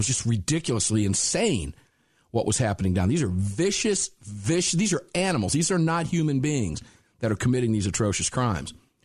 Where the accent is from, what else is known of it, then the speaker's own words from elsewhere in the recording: United States; As an American, I couldn't go across the border anymore.